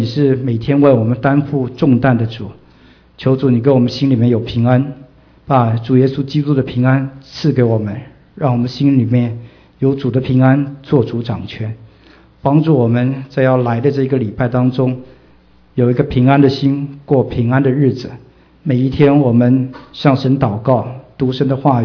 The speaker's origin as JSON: {"language": "Chinese", "country": "China", "said": "我们中国人唐朝的时候有个诗人叫做罗隐，他就有一句话中国人大概都知道"}